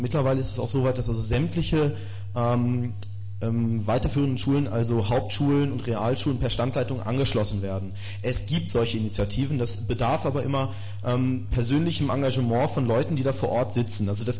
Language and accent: German; Gütersloh, North Rhine-Westphalia, Germany; Also ich komme jetzt aus Gütersloh, das ist in der Nähe von Bielefeld.